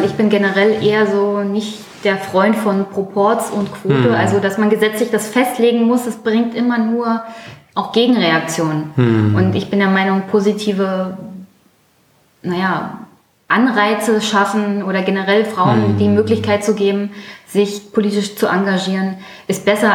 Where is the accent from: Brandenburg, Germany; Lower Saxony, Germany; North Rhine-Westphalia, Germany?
Brandenburg, Germany; Also meine Heimat definiere ich immer noch mit da, wo meine Familie ist. Mhm. Aber das ist ja zum Glück auch noch Brandenburg.